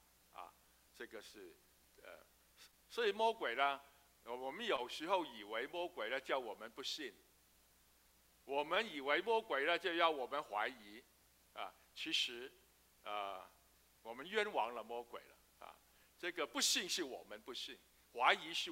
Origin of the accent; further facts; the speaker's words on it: Hong Kong; born there; 我是生于战后啊，战后这个香港的环境呢是相当复杂